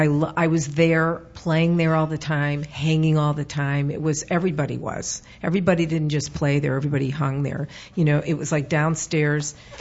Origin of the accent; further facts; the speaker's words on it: Glencoe, Illinois, United States; I grew up in Glencoe, Illinois, but Chicago.